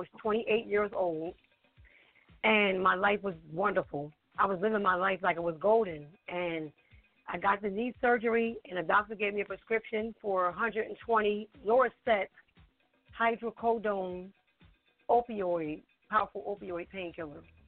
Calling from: Willingboro, New Jersey, United States; I am in Willingboro, New Jersey.

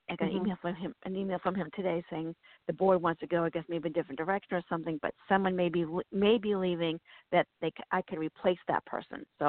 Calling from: Virginia, United States; Virginia.

